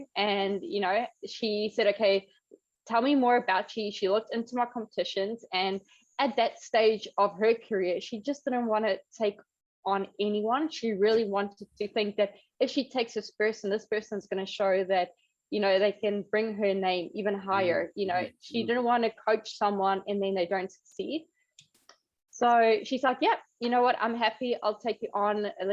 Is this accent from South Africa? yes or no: yes; South Africa; moved away as an adult; now in New Zealand; I'm originally from South Africa, and I moved to New Zealand about 5 years ago.